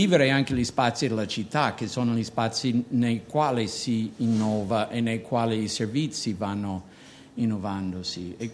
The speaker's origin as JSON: {"language": "Italian", "town": "Palermo", "region": "Sicily", "country": "Italy", "said": "posso usare la parola come palermitano"}